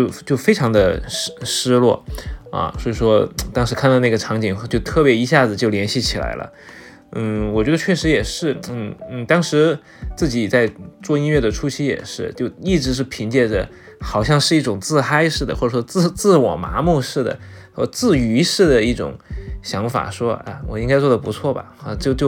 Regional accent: China; 我们其实也一直在探讨，就是说什么样的是我们中国人自己的科幻。

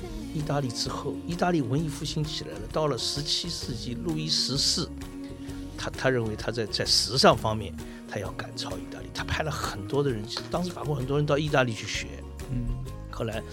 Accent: Shanghai, China; moved away; 我小的时候就在乌鲁木齐南路、永嘉路、建国路这个安康公寓里面长大，我大概1岁2岁的时候就搬到这个地方，一直到我出国。

